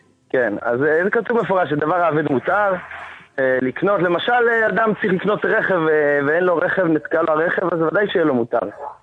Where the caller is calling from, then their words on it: Bnei Brak, Tel Aviv District, Israel; אני מבני ברק, עיר הקודש